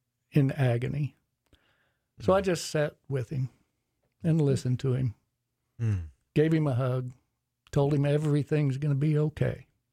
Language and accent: English; Tulsa, Oklahoma, United States; also born or lived in Virginia; Wound up, he pulled me away from Virginia back to Tulsa, Oklahoma, born and raised in Tulsa, Oklahoma.